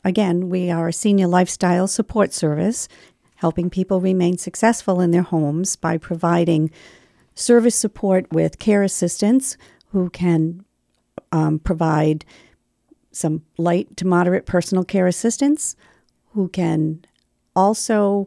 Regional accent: Smithfield, Rhode Island, United States; I am a Rhode Island person. I grew up in Smithfield.

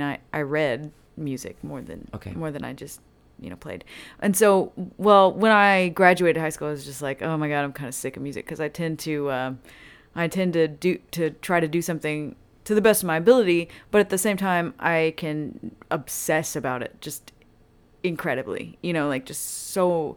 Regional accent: El Campo, Texas, United States; I'm from El Campo, Texas.

